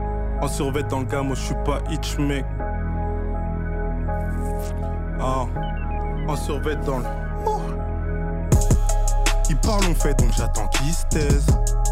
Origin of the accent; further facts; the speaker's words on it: Sainte-Geneviève-des-Bois, Île-de-France, France; Sainte-Geneviève-des-Bois.